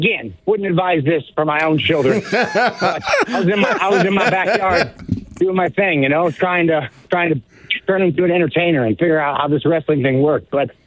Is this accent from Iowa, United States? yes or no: yes; Davenport, Iowa, United States; Yeah, I'm from Iowa. I grew up there in Davenport. Spent most of my life there. Still consider it my home. It'll always be my home.